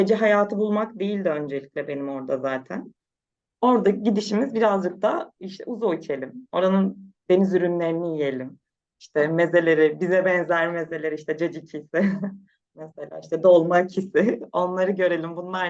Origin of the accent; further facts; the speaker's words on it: Çanakkale, Turkey; ben Çanakkale'de büyüdüm, hep Ege tarafındaydım çocukluğumdan beri.